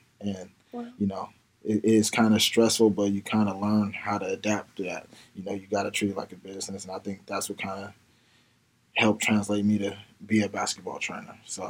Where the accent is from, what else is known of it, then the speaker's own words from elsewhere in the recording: Fairfield, California, United States; from Fairfield, California. Grew up in a basketball family.